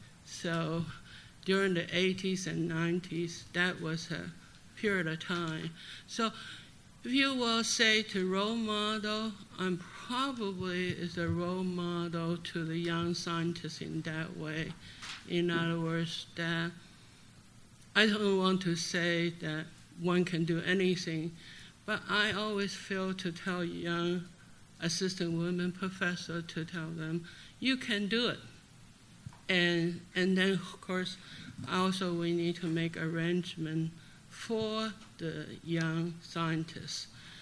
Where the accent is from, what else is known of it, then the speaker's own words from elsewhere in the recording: Taiwan; moved away as an adult; also born or lived in China; now in Kentucky, United States; I was born in mainland China, and my parents took us to Taiwan, so I grew up in Taiwan and came to United States to do my master's degree in UP